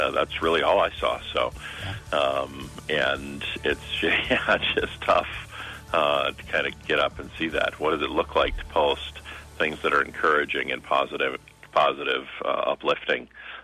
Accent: Oostburg, Wisconsin, United States; So for folks who don't know, I'm from Oostburg, which is over on the east side of Wisconsin, right along Lake Michigan.

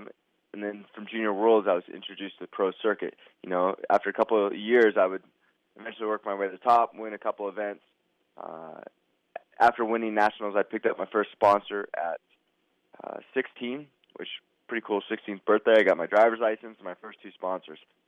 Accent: Fresno, California, United States; I grew up in Fresno, which, if anyone knows where Fresno, California is, it's in the center of the valley. There's no mountains. It's all farmland.

